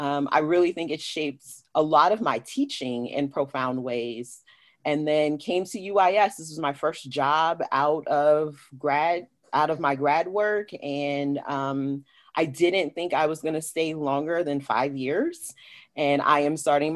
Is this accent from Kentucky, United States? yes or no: no; Maryland, United States; also born or lived in Omaha, United States; I am originally from Maryland, though I like to say I have Midwest roots because I was born in Omaha, Nebraska. But then we moved to Maryland.